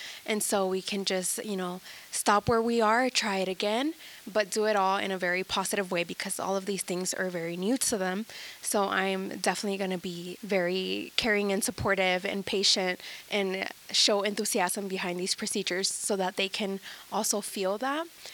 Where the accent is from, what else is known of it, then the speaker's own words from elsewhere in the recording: Houston, Texas, United States; So I grew up in the Houston area in Texas